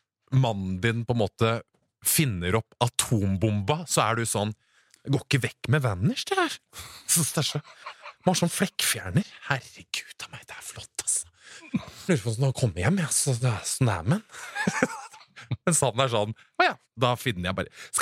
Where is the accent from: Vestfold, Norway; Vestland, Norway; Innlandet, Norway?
Vestfold, Norway; Stokke; oppe på gården hjemme I Stokke